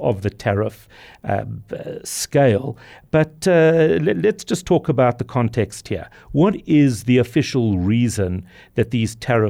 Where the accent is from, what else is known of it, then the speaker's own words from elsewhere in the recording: South Africa; As a South African, we're very concerned about this too.